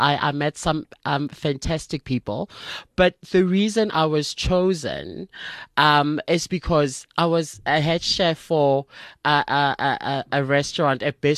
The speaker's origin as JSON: {"language": "English", "town": "Soweto", "region": "Gauteng", "country": "South Africa", "tie": "born or raised there", "said": "I'm a Sowetan."}